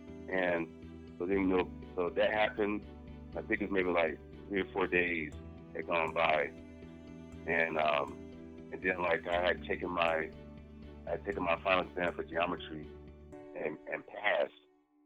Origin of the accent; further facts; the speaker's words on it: Oceanside, California, United States; So I'm from Oceanside, California. South of San Diego. Well, more north of San Diego, I guess.